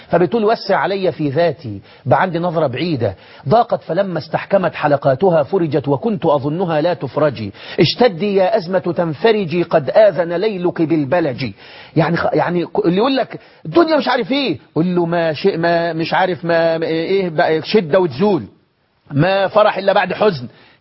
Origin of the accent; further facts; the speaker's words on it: Egypt; زي الناس ما بيقولوا عندنا في مصر كده